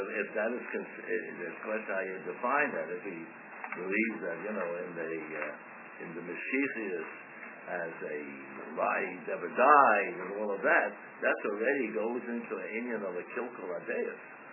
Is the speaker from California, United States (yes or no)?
yes; San Francisco, California, United States; I grew up in San Francisco